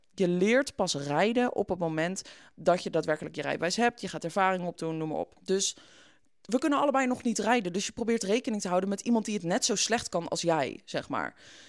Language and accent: Dutch; Etten-Leur, North Brabant, Netherlands; moved away as an adult; now in Belgium; Maar we zijn samen opgegroeid in Etten-Leur.